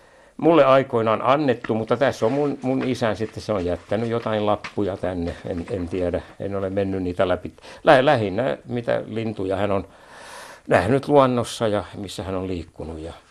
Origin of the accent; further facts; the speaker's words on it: Vaasa, Ostrobothnia, Finland; kun mä menin ensimmäiselle luokalle kansakoulussa täällä Palosaarella, mistä mä oon kotoisin.